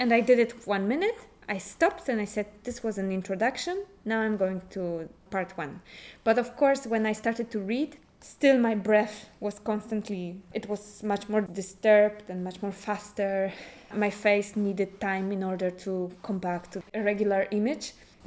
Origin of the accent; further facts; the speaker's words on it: Poland; I'm from Poland, and we started to think what we have in common.